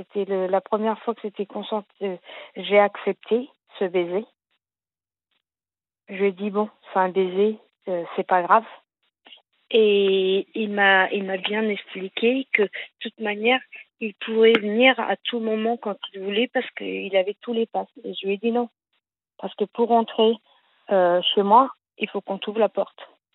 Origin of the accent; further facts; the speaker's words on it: France; born there; je suis née en France, malgré que je suis d'origine portugaise.